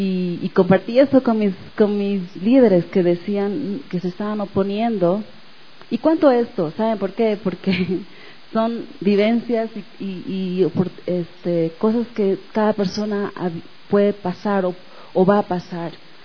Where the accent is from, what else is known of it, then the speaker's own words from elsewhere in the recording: Bolivia; moved away as an adult; lo que Dios me estaba hablando, y salí de Bolivia bendecida, ungida, enviada con $20 de apoyo mensual